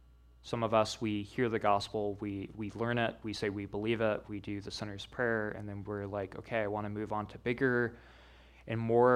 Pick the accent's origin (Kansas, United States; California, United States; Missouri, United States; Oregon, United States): Missouri, United States; was back in my home state of Missouri.